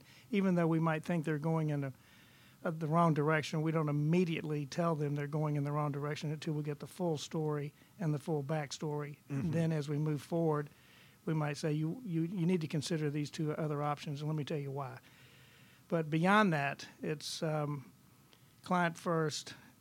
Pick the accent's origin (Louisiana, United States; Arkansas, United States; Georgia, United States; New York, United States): Georgia, United States; Atlanta; Well, I grew up in Atlanta, knew a lot of people.